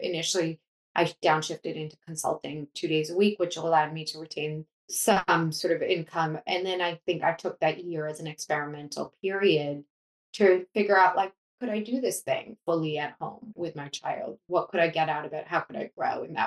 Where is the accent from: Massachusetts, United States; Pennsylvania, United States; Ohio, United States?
Massachusetts, United States; Boston; I grew up in Boston and I ended up returning to Boston